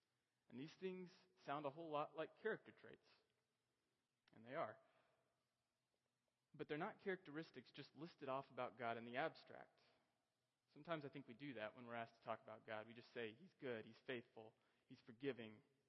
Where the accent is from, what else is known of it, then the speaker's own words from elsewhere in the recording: United States; As Americans, as an American, I know I think about myself quite a lot.